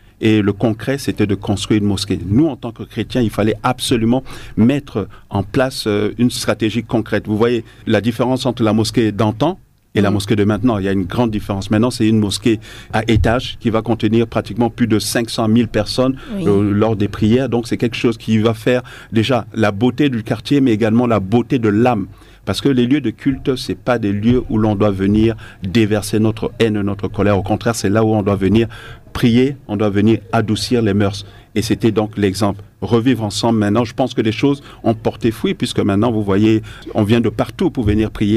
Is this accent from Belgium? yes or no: no; Central African Republic; en tant que centrafricain